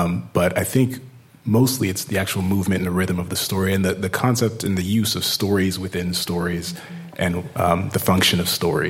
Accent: United States; born there; I'm Nigerian American. I was born in the States, but a lot of my time as a kid was spent listening to my dad's stories.

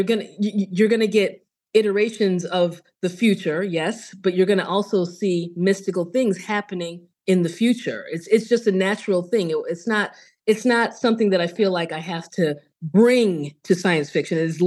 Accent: United States; So I'm Nigerian American. Both of my parents are Igbo.

